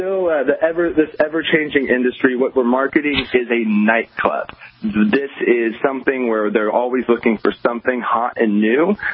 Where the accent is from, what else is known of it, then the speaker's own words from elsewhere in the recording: Oklahoma, United States; which coming from the Midwest, where I'm from Oklahoma, I've seen homeless. I've never seen it like the levels we have in Los Angeles.